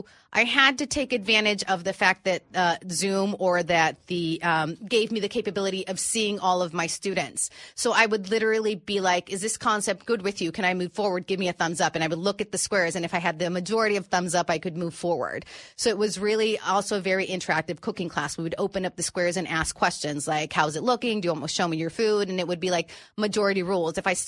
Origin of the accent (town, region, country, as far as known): Tijuana, Baja California, Mexico; born or raised there; also born or lived in San Diego